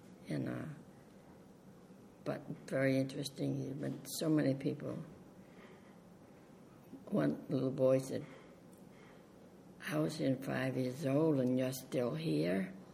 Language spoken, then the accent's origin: English; Acton, Massachusetts, United States; now in Concord, United States; I was brought up in Acton, which is the next town, which was very small. And then I married my husband, who was brought up in Concord. And I've been in Concord 19 years.